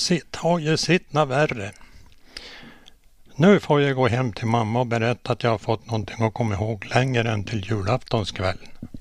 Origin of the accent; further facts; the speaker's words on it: Hörnefors, Västerbotten County, Sweden; Det var året var 1947 och då bodde jag i Hörnefors. Och där föddes jag 6 år tidigare. Och vår familj bodde i ett litet hus vid Hörnån.